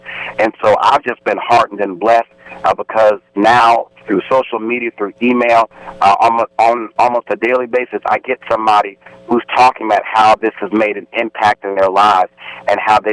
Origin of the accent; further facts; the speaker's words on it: New Jersey, United States; I'm from Jersey, and sometimes when you go to the corner store in Jersey